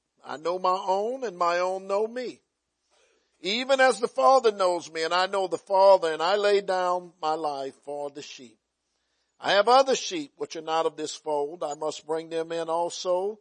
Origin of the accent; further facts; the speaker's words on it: Louisiana, United States; We grew up in Louisiana thinking that there was something spiritual about a degree from LSU